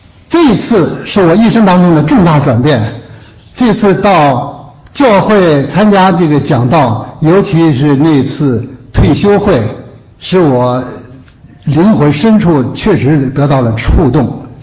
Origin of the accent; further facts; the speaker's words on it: Beijing, China; 我是从北京来，在这里待了5个多月，12月8号就要回北京了。